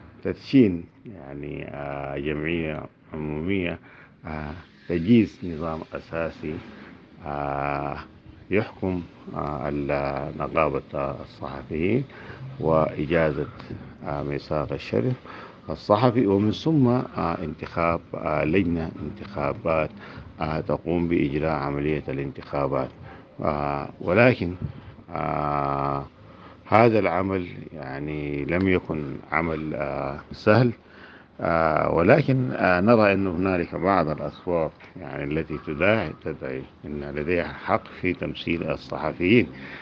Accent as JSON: {"language": "Arabic", "country": "Sudan", "said": "نحن كصحفيين سودانيين"}